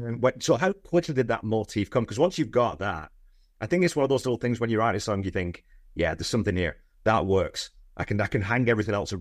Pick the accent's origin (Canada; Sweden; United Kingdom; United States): United Kingdom; Wigan, North West England; Because I'm from Wigan. I'm from a coal mine inside of the Northwest.